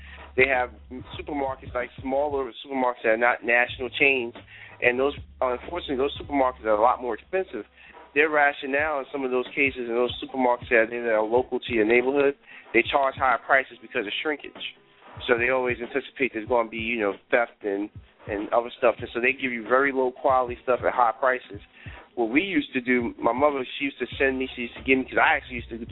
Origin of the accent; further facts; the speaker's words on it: New York, United States; being I'm from New York, but I got family in the South, is culturally the way people are raised to eat.